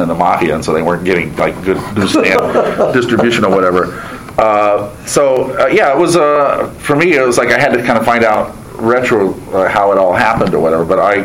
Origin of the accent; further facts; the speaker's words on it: Indiana, United States; I grew up in Indiana, and distribution of Marvel Comics was terrible.